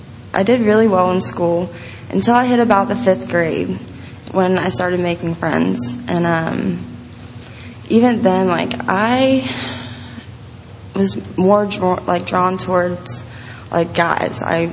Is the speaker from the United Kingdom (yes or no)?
no; Philadelphia, Pennsylvania, United States; also born or lived in Brooklyn, New York; I was born in Brooklyn, New York. Not for very long, though. I don't remember much of it. My parents were having problems, so they wanted to start over and move from their problems or whatever, and we ended up in Philadelphia, Pennsylvania.